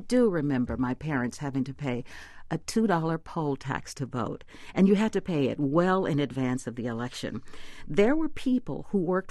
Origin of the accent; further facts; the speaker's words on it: Arkansas, United States; When people hear that I'm from Arkansas and remember those times, they talk about going to this place for barbecue.